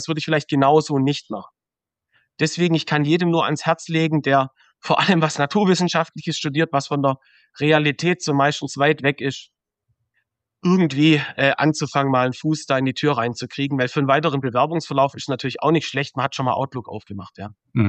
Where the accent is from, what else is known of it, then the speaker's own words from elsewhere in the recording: Baden-Württemberg, Germany; Und wir haben uns dann sehr, sehr schnell dazu entschieden, den Lebensmittelpunkt wieder nach Stuttgart zu verlegen oder in den Großraum Stuttgart. Ich komme ja daher. Ich wohne immer noch im gleichen Ort, wo ich aufgewachsen bin.